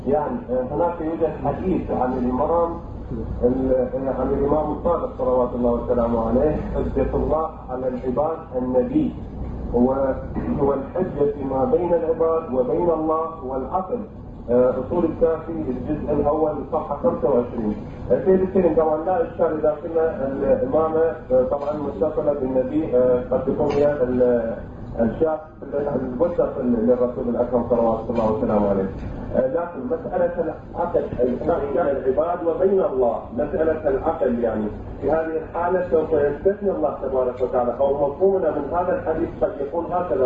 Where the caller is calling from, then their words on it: Canada; من كندا سيد الجليل